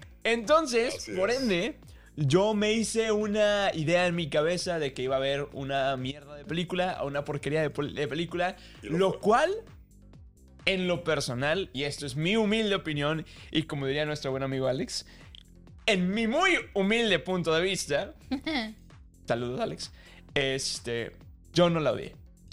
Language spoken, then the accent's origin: Spanish; Monterrey, Nuevo León, Mexico; Recordemos que somos de Monterrey